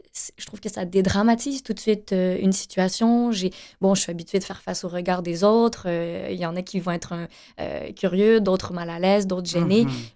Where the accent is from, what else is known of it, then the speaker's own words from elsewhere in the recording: Montreal, Quebec, Canada; born there; En fait, non, je suis née à